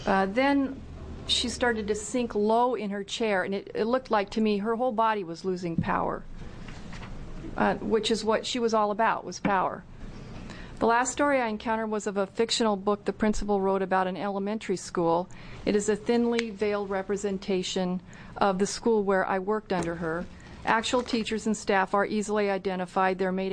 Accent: Portland, United States; I grew up in Portland, where I began teaching in about 1979.

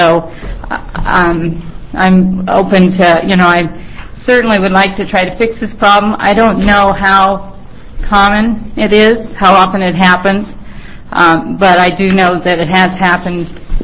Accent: Springfield, Oregon, United States; I'm from Springfield.

